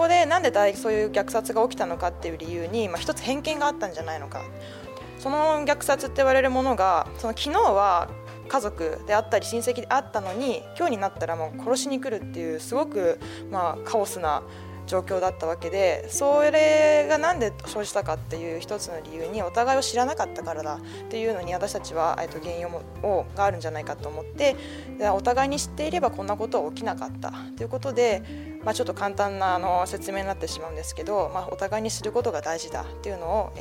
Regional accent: Tokyo, Japan; also born or lived in Futaba, Japan; 私自身の出身が福島県の双葉町なんですね。育ちはほとんど東京なんですけれども、

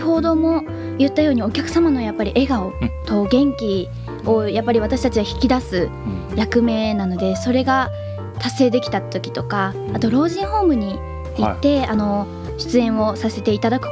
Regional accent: Koriyama, Fukushima, Japan; ずっと郡山で生まれ育っています。

